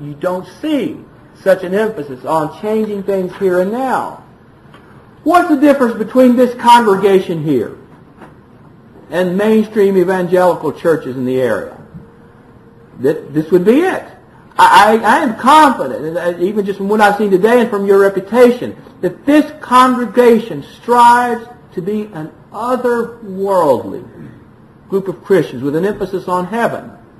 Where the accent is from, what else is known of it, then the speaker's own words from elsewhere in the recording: Alabama, United States; in the congregation where I was raised in Alabama, 98% of the conversation was about Alabama and Auburn.